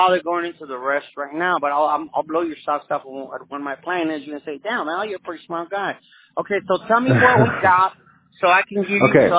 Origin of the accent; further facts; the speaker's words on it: Chicago, Illinois, United States; I'm from Chicago, man. The way we are is you scratch my back, I scratch yours.